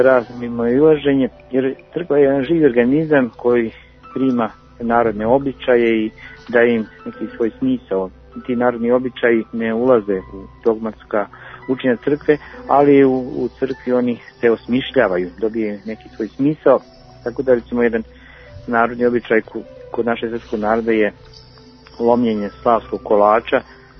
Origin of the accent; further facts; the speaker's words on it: Montenegro; poznato je da kod nas u Crnoj Gori